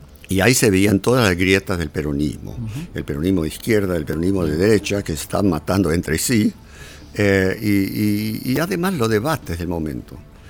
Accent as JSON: {"language": "Spanish", "country": "United States", "said": "Bueno, en parte porque soy norteamericano."}